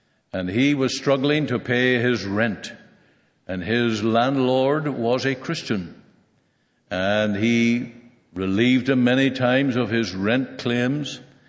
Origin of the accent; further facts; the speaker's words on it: Prince Edward Island, Canada; I come from Canada, and we have a little province called Prince Edward Island on the east side of Canada.